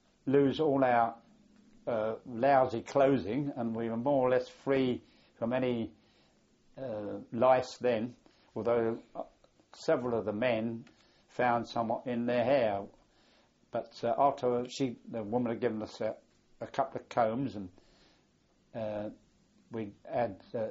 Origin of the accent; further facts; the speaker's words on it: England, United Kingdom; they realised we were English and were in fact British soldiers